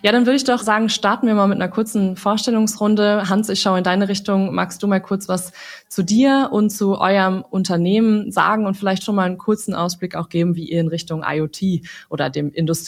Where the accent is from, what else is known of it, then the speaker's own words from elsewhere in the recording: Lower Saxony, Germany; weil Niedersachsen natürlich auch meine Heimat ist